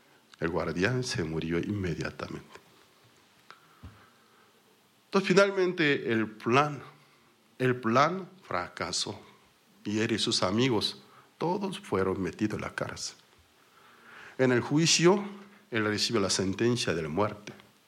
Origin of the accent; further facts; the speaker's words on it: South Korea; Spanish is a second language; En mi país, Corea del Sur, vivir en la cárcel es algo de lujo, en verdad.